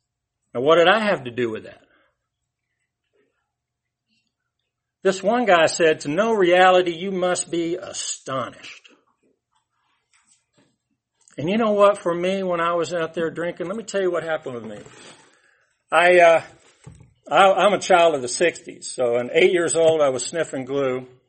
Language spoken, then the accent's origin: English; Atlanta, Georgia, United States; I was born in 1955, so I'm coming up on 66 years old this next month. And I grew up in Atlanta. I was in East Point down there.